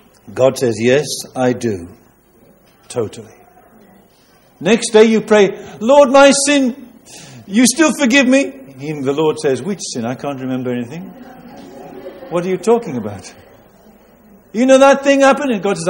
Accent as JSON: {"language": "English", "country": "United Kingdom", "said": "I'm British, but you know, the British aren't perfect."}